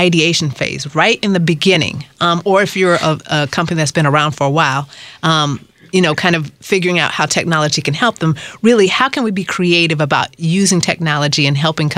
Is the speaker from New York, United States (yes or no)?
no; Detroit, Michigan, United States; And I grew up in Detroit as well, West Side, went to Renaissance High School.